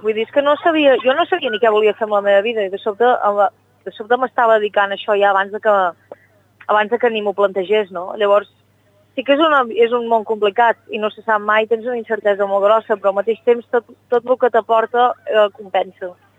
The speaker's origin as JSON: {"language": "Catalan", "town": "Vic", "region": "Catalonia", "country": "Spain", "tie": "born or raised there", "accent": "Plana de Vic", "lives_now": "Barcelona, Spain", "said": "jo soc mig irlandès, el que passa és que jo vaig néixer a Vic, jo he viscut a Vic tota la meva vida, heus aquí el meu accent exagerat de la plana de Vic, i ara estic vivint a Barcelona"}